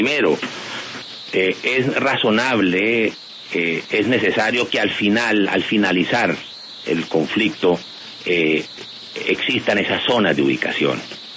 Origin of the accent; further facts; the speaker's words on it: Bogotá, Colombia; Hace muchos años estoy en la vida pública, aquí en mi tierra, en Bogotá.